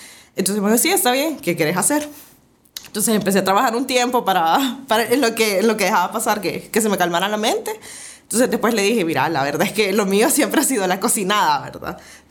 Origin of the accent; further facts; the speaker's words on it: San Salvador, El Salvador; born there; Nací aquí en San Salvador, okay. Mi padre mexicano, mi mamá salvadoreña